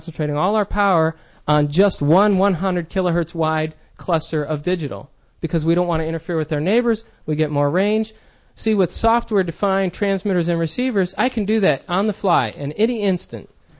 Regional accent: Florida, United States; of course, I remember Miami and New York because I live over there and I grew up in South Florida.

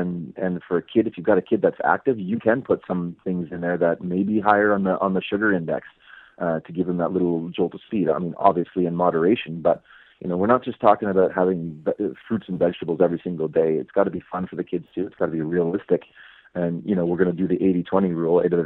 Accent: Fenelon Falls, Ontario, Canada; I'm from Fenland Falls, Ontario, which is Northern Ontario. I know what it's like to have the cold temperatures.

